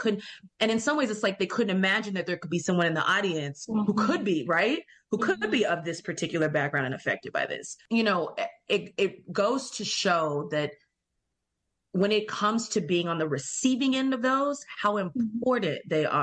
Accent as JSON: {"language": "English", "region": "the South", "country": "United States", "said": "someone who lives in a Black body, which I have obviously grown up in, I'm from the South of the United States."}